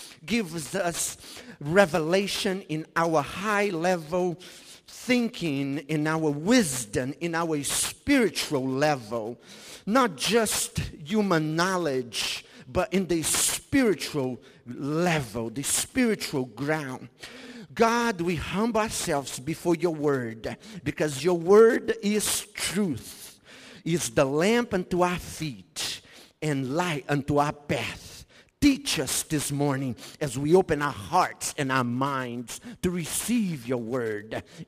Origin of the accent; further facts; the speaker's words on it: Brazil; first language Portuguese; English is a second language; For example, I came from Brazil, and in Brazil, I had to speak Portuguese. I was raised in that neighborhood